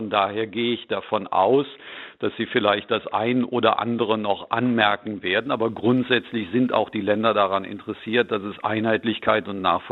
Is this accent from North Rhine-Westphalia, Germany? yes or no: yes; Cologne, North Rhine-Westphalia, Germany; In meiner Heimatstadt Köln haben wir das seit einigen Tagen